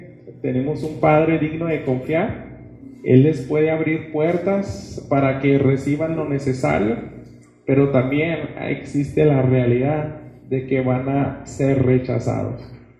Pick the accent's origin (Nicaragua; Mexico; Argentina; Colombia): Mexico; Tal vez nosotros como mexicanos se nos hace medio extraño esa situación literal